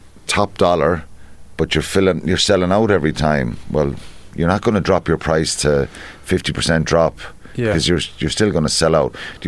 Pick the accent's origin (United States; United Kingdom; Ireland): Ireland; Munster; I grew up in Tipperary